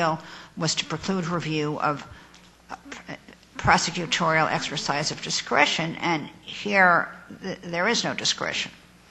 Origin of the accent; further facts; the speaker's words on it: Cincinnati, Ohio, United States; born there; I was born in Cincinnati, Ohio